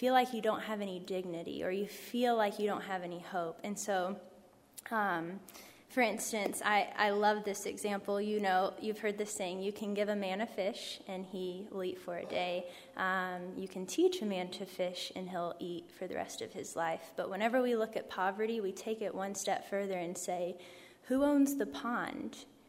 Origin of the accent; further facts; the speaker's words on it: Savannah, Georgia, United States; now in Charleston, United States; So like Adam said … I am originally from Savannah, Georgia, and through the story, you'll figure out how in the world I end up in Charleston, West Virginia.